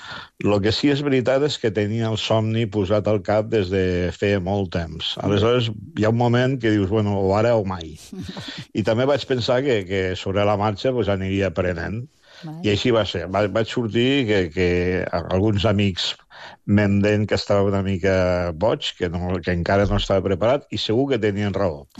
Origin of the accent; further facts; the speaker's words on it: Lleida, Catalonia, Spain; moved away as an adult; Pensa que jo sóc de Lleida, que vaig conèixer el mar molt tard. Però vaig venir a estudiar a Barcelona